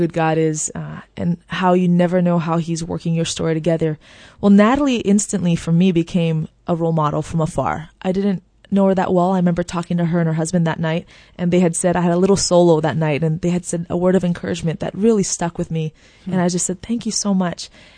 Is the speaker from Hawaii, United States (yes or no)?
yes; Kailua, Hawaii, United States; I'm from Kailua, Hawaii, and that's where I grew up. And my parents still live in the same house that I grew up in.